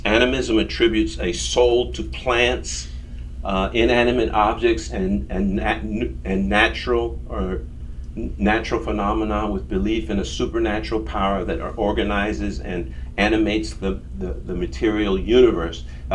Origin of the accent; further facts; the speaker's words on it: United States; which is understandable because I grew up in America. But I'm 35% shame, honor. And that's because I'm an African American.